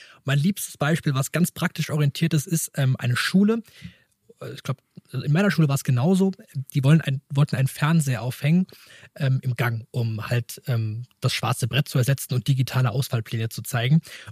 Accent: Mannheim, Baden-Württemberg, Germany; Ich komme ja aus Mannheim und kandidiere hier.

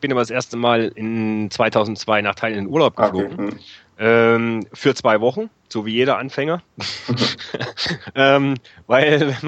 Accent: Saxony, Germany; now in Munich, Germany; Ich komme nicht direkt aus Leipzig, sondern aus einer Kleinstadt in der Nähe. Und damals war Leipzig quasi die Bezirksstadt meiner Heimatstadt.

